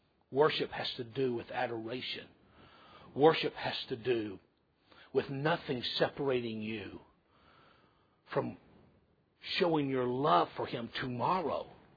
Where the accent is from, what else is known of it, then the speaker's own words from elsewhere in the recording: Georgia, United States; I grew up in Middle Georgia, and when I was in the fifth grade, we got a dog.